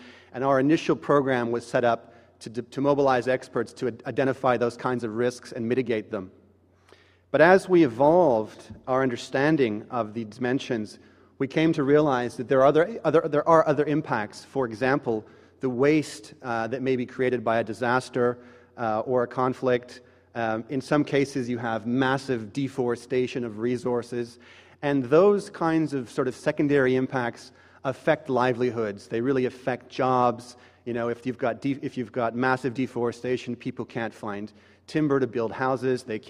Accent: Canada; As was mentioned, I'm Canadian.

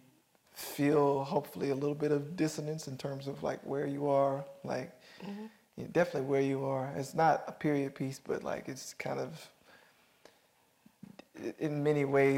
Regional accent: Tuskegee, Alabama, United States; I'm from Tuskegee, so I was like, you know, the shop, last time I went home

